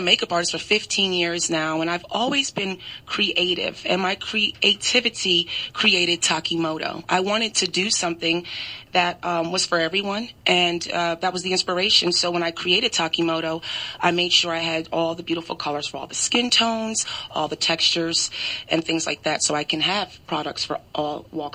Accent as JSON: {"language": "English", "country": "Jamaica", "said": "So I am, obviously Afro-Asian. I'm from Jamaica. My family, we are from Jamaica. And I have Japanese. I have Indian from India, Portuguese, and a Jamaican, which is West African."}